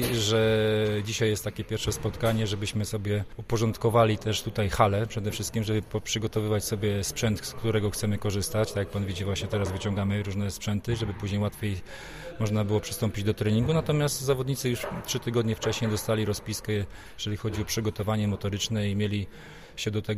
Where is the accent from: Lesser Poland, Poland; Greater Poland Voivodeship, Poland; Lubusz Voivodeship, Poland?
Lubusz Voivodeship, Poland; Sulechów; Jestem z Sulechowa, więc bardzo się cieszę, że jestem tutaj na swoim terenie.